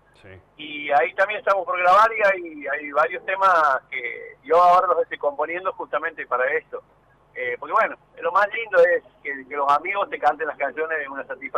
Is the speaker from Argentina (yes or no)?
yes; Argentina; lo que somos como argentinos, lo que significa para nosotros Argentina